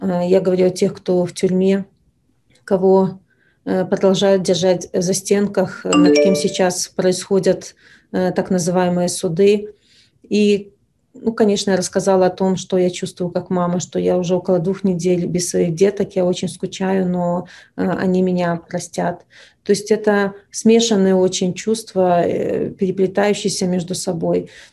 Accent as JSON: {"language": "Russian", "country": "Belarus", "said": "гордость, что это мы, белорусы, настолько поразили мир своей борьбой"}